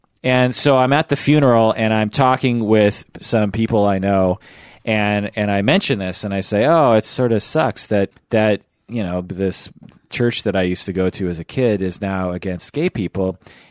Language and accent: English; Issaquah, Washington, United States; It's at my old church that I grew up in Issaquah.